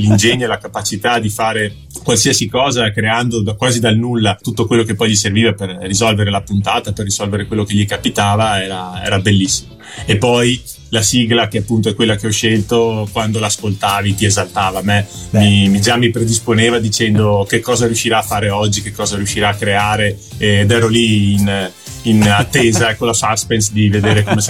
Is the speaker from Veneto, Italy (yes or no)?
yes; Padua, Veneto, Italy; now in Mantua, Italy; Io sono nato a Padova perché appunto ho vissuto e poi ho studiato appunto a Padova, poi ovviamente mi sono laureato lì e nel frattempo appunto ero fidanzato con mia moglie e allora siccome Mantova era una città che mi piace molto e ci vive molto bene, allora ho deciso di trasferirmi